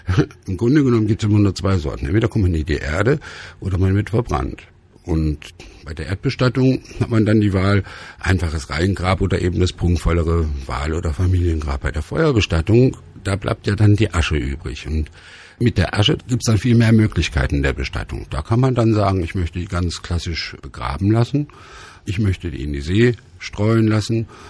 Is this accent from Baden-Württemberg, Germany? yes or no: no; North Rhine-Westphalia, Germany; Ich komme ja aus dem Rheinland, aus dem Ruhrgebiet